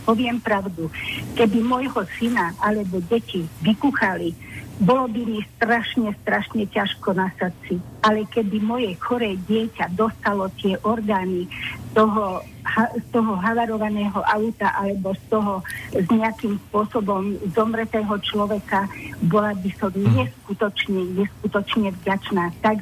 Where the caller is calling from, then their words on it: Nitra, Nitra Region, Slovakia; Ja som poslucháčka z Nitry.